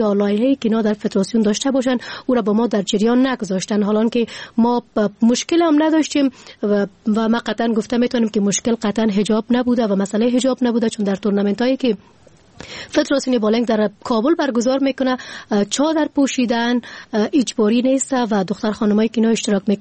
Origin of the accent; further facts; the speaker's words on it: Afghanistan; به عنوان یک فرد مسلمان و از یک کشور مسلمان که از افغانستان هستیم،